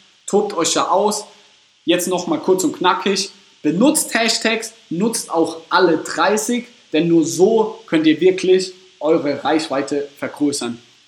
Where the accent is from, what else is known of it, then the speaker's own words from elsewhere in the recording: Ladenburg, Baden-Württemberg, Germany; Ich komme aus Ladenburg